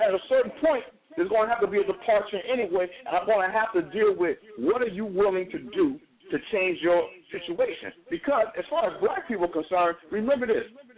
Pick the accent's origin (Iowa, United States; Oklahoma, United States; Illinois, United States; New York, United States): Illinois, United States; Chicago; we growing up in Chicago, and really not that far from the nation's headquarters.